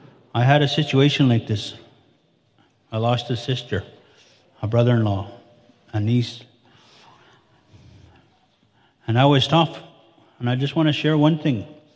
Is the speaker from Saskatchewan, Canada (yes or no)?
yes; Saskatchewan, Canada; I'm from James Smith Cree Nation.